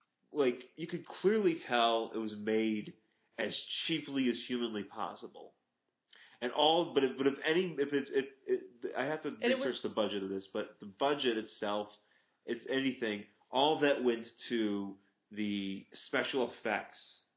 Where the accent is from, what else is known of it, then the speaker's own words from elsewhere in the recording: Cheektowaga, New York, United States; Growing up in Cheektowaga, New York, there was a good dozen of those people.